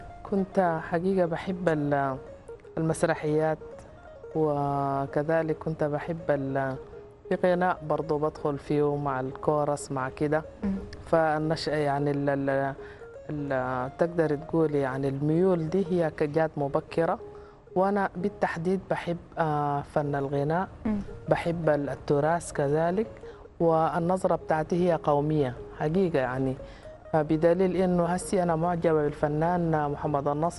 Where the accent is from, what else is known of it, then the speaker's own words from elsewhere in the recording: North, Sudan; انا حقيقه يعني من الشمال طبعا،